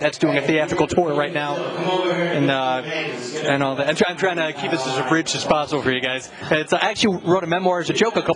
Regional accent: Chicago, Illinois, United States; I'm from Chicago.

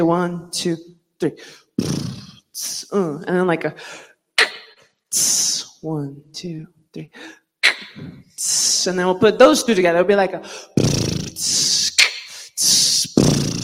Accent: United States; I am from the Nanisht Ejit Khachitni clan of the Diné Nation. We are also incorrectly known as Navajo, which is not our real name.

